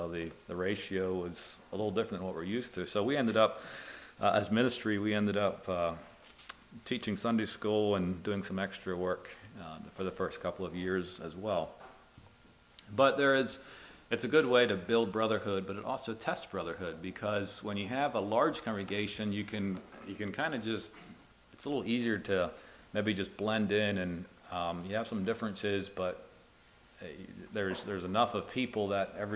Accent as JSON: {"language": "English", "town": "Lebanon", "region": "Pennsylvania", "country": "United States", "said": "So I was from Elm Street there in Lebanon."}